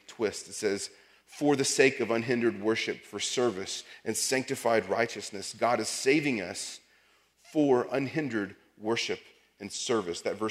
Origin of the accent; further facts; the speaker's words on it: Texas, United States; I'm from Texas. That's where I immediately go.